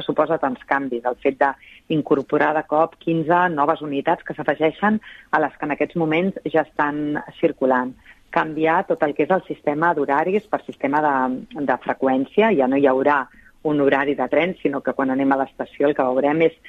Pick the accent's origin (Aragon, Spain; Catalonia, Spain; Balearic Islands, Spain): Catalonia, Spain; Sant Cugat del Vallès; S'ha de dir que jo, que soc de Sant Cugat del Vallès